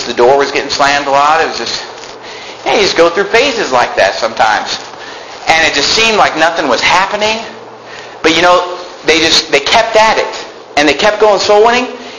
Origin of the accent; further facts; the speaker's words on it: Sacramento, California, United States